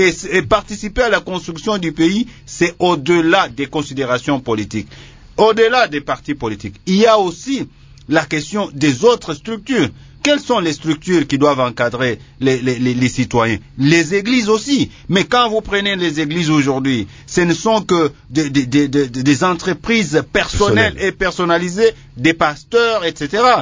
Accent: DR Congo; Et nous sommes congolais et nous partageons ça.

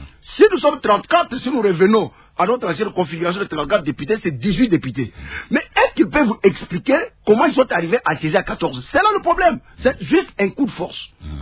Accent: Kasaï-Central, DR Congo; quand je suis à Kananga, pour me rendre chez moi à Kazumba ou à Tshibala

